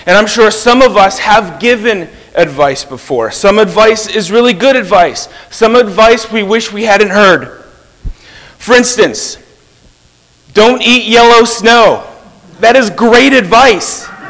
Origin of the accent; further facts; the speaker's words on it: Pittsburgh, Pennsylvania, United States; now in Baltimore, United States; Where we live near Baltimore, they don't love the fact that I'm from Pittsburgh.